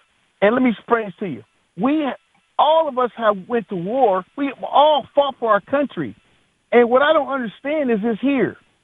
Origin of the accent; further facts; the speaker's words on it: Lafayette, Indiana, United States; Well, listen, JR, I'm actually from Lafayette, Indiana, and Drew Brees, you know, he played football at Purdue University, yes. And that's in West Lafayette.